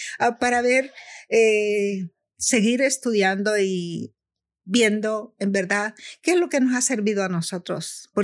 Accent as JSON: {"language": "Spanish", "country": "Guatemala", "moved": "yes", "said": "Entonces, pero los disfruto como latina, los disfruto como guatemalteca, porque aprecio a mi familia y aprecio a todo el mundo."}